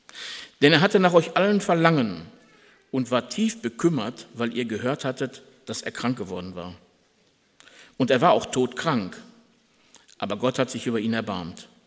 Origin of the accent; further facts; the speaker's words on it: Schlangen, North Rhine-Westphalia, Germany; Ich bin aus Schlangen.